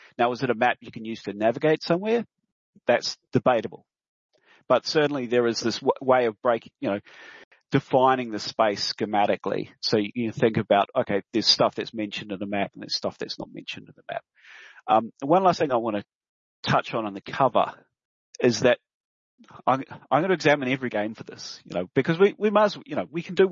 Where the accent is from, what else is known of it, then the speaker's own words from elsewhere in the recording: New Zealand; another amazing science fiction film from made in New Zealand, my home country